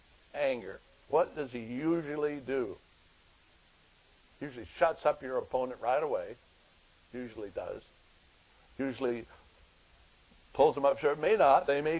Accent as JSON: {"language": "English", "region": "Idaho", "country": "United States", "tie": "born or raised there", "said": "Well, it's a little lot like growing up in Idaho was for me when I was a boy."}